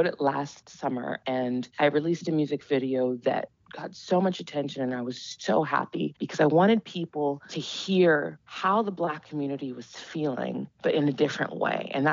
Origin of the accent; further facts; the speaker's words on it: Santa Barbara, California, United States; I grew up in Santa Barbara. So you could imagine, if you know anything about Santa Barbara, it's a very white community. And I felt very alone.